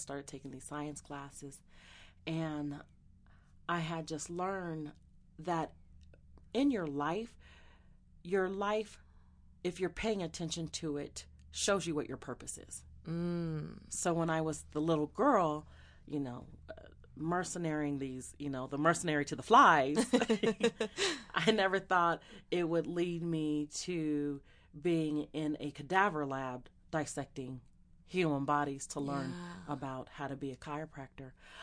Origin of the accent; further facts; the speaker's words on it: San Jose, California, United States; born there; I was born in San Jose, California. I am the youngest of five children. My parents grew up in San Francisco.